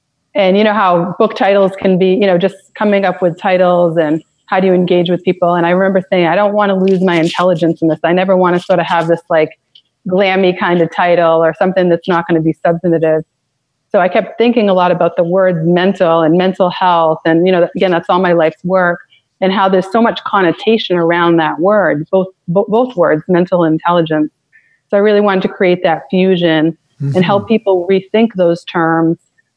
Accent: Boston, Massachusetts, United States; So I'm from Boston, as you know, and the state sandwich here is a fluffernutter.

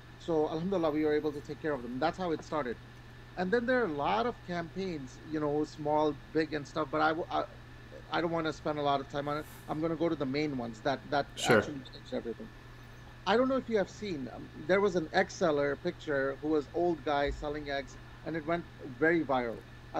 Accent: Chicago, Illinois, United States; I am from Chicago, Illinois, and I'm 36 years old

